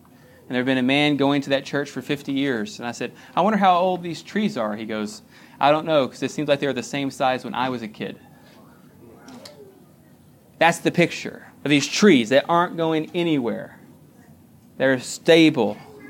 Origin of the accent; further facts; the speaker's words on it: Texas, United States; I grew up in the Panhandle. There's not a whole lot of trees running around up in the Panhandle. But down here, there's lots of them. And where we lived in Seguin, there's even more.